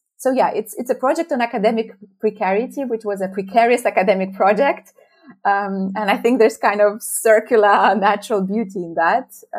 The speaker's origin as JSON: {"language": "English", "country": "Ukraine", "said": "I am from Ukraine and I work on, Ukrainian international affairs."}